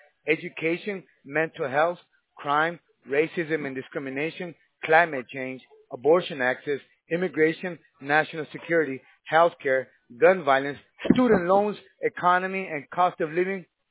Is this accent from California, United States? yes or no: yes; California, United States; born there; I was born in California, in San Gabriel Valley.